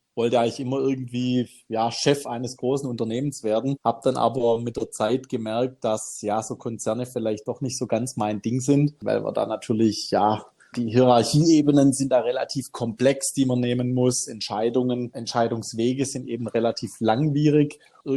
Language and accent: German; Benningen, Baden-Württemberg, Germany; im eigenen Ort bei uns in Benningen im Landkreis Ludwigsburg. Da kennt man sich